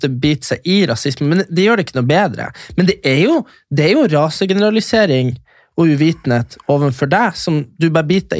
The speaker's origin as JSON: {"language": "Norwegian", "region": "Nordland", "country": "Norway", "said": "Fauske. Fauske til Narvik, det der jeg er ifra."}